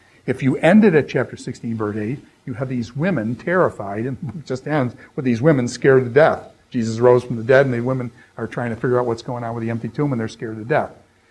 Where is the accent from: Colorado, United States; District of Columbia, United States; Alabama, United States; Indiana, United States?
Indiana, United States; Winona Lake; And I would say, I'm from Warsaw, Indiana. Well, why would I say Warsaw? Because I'm not really from there. I'm really from Winona Lake.